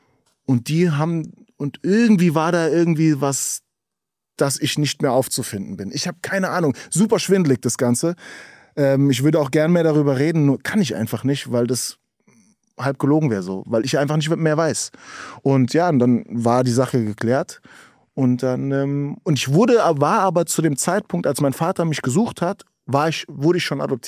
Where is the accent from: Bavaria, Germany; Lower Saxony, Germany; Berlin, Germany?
Berlin, Germany; born there; ich bin auch aus Berlin, verdrehen sie die Augen. Das ist nicht Berlin. Gut, dann heißt es halt Spandau, da bin ich auf die Welt gekommen.